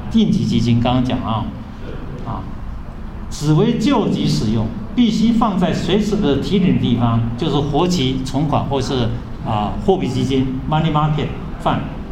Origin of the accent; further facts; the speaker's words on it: Taiwan; 我是台湾人